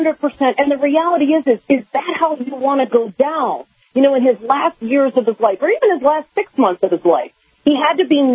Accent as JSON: {"language": "English", "town": "Pittsburgh", "region": "Pennsylvania", "country": "United States", "tie": "born or raised there", "lives_now": "Iowa, United States", "said": "I'm originally from Pennsylvania, born and bred in Pittsburgh."}